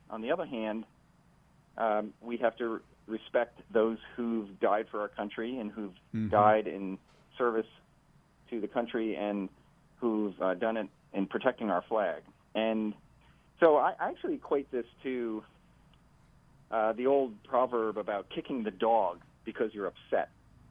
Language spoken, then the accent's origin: English; United States; Well, I think it's just as an American and someone who loves the flag, I fly the flag outside my home every day for 30 years.